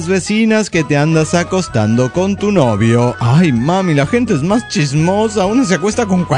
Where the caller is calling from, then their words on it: Juliaca, Puno, Peru; de Juliaca, Perú.